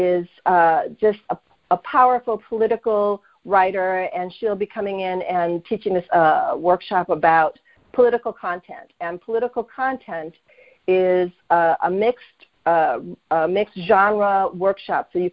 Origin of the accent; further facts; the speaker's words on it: United States; within the framework of the stories that I was telling as a Filipino-American writer.